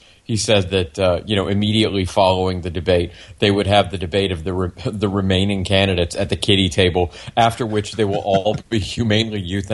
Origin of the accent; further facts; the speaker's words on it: United States; as an American, that phrase means a lot to be able to say as an American.